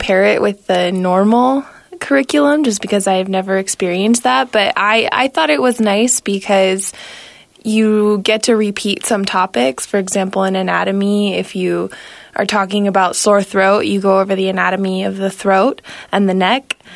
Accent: Coppell, Texas, United States; So I'm originally from Coppell, Texas. It's a little suburb right outside of Dallas.

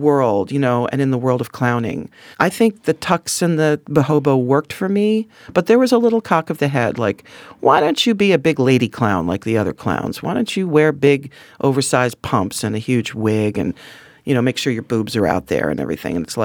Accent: Camden, New Jersey, United States; I grew up around Camden, New Jersey, which is a little hub right outside Philadelphia. I was always surrounded by a lot of interesting people.

